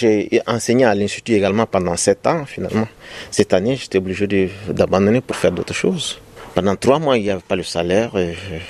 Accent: Gao, Mali; now in Ukraine; je voulais aller dans ma ville natale, à Gao.

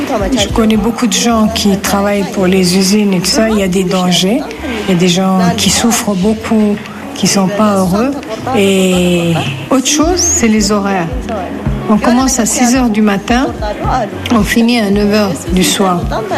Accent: Dodola, Oromia, Ethiopia; je voudrais bien installer mon usine dans ma ville natale. Ça s'appelle Dodola, c'est dans la région du Arsi.

